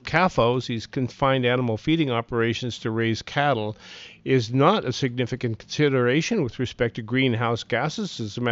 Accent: Montana, United States; I guess it's probably because I was raised in Montana and ate a lot of meat when I was growing up

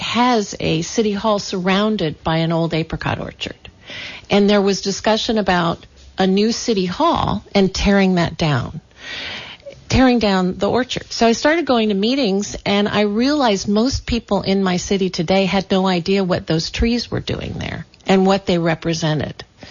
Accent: California, United States; I think it was when I moved back to California. I'm from the Santa Clara Valley, and I worked in broadcasting. And then when my folks were ill in 2009, I moved back.

